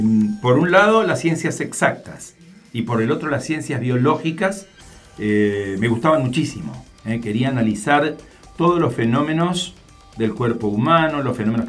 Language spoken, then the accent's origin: Spanish; Santa Fe, Argentina; De muy chiquito, mis padres me llevaron a vivir a Barrio Candioti